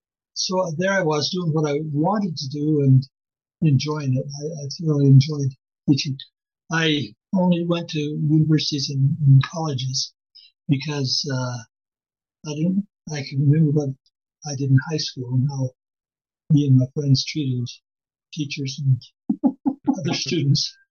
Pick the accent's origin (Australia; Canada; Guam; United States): Canada; Cardston, Alberta; born there; I was born in Cardston. Well, yeah. Our family grew up, we lived in many places.